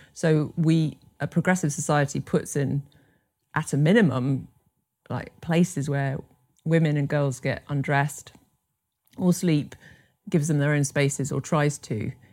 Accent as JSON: {"language": "English", "region": "Scotland", "country": "United Kingdom", "said": "Okay, well, I'm originally from Scotland."}